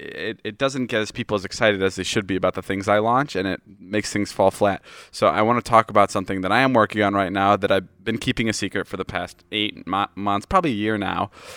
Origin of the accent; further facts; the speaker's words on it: Chicago, Illinois, United States; I fucking love pizza. I'm from Chicago, and it means a lot to me.